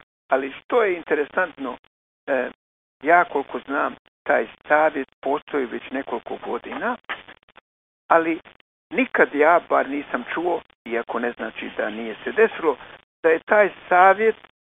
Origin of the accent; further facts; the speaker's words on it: Croatia; Pa mi smo Hrvati jedinstven narod na svijetu.